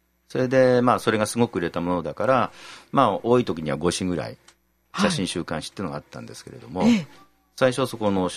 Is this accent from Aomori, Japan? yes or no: no; Tokyo, Japan; まあ親がサラリーマンだったんで、はい、ちょっと転勤もしたりしたんですが、生まれたのは一応大田区の池上っていうところ で